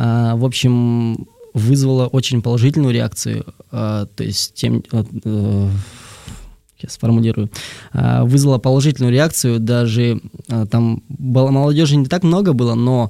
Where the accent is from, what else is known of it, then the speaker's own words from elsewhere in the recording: Kalmykia, Russia; Это было в Калмыкии, я родом из Калмыкии.